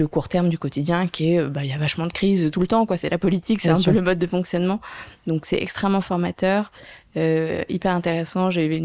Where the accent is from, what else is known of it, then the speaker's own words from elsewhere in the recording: Monaco; born there; Donc moi, je suis née à Monaco.